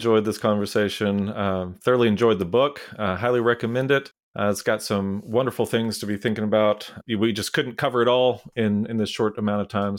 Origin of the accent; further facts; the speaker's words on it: Abilene, Texas, United States; It's like me growing up in Abilene.